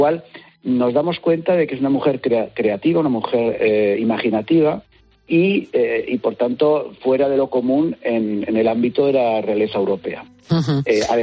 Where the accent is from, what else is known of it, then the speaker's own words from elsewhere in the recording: Spain; siendo español y estando lejos de Dinamarca